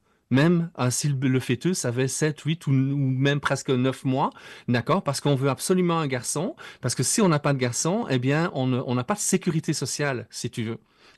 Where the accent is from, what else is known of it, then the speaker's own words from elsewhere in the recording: Liège, Wallonia, Belgium; je suis originaire de Liège en Belgique, c'est une province dans laquelle 30% des gens sont allemands.